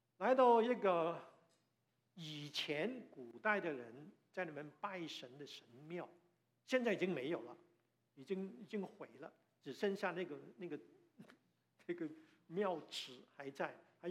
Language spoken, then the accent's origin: Chinese; China; 我们中国人还有句说话